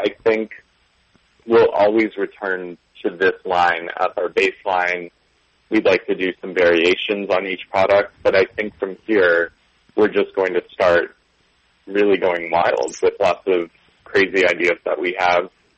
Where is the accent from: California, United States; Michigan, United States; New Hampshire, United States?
New Hampshire, United States; I'm from New Hampshire, so I've lived and breathed maple syrup all of my life.